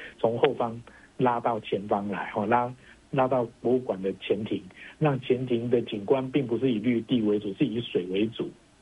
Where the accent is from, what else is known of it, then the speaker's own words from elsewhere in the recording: Taipei, Taiwan; 我在台北市长大，我从小到现在，我在相同的土地，在一样在台北，我都可以感受到这个的变化。哦，那我50几岁了